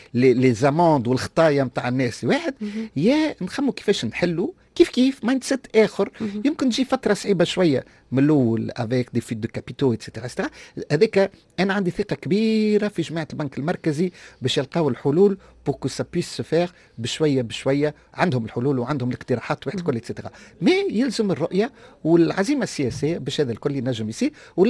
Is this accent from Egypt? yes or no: no; Tunisia; الحاجه الوحيده اللي تنجم تخرجنا من هالحفره هذيا هو اللي يكون عندنا في تونس مناخ اعمال